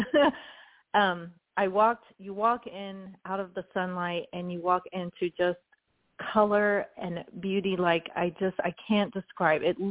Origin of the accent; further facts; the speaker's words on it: Kansas, United States; And I'm from Kansas, so Kansas has a soft spot for me